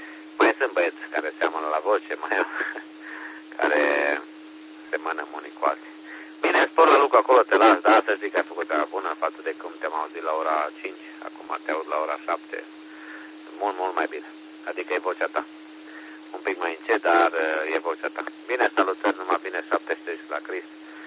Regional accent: Deva, Hunedoara County, Romania; sunt de la Deva.

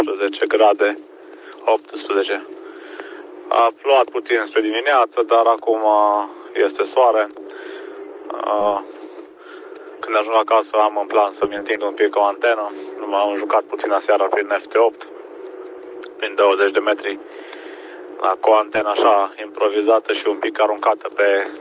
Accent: Hațeg, Hunedoara County, Romania; now in Timișoara, Romania; Și eu sunt de loc din Hațeg, la vreo 50 de km de Deva, dar mutat de ani buni lângă Timișoara.

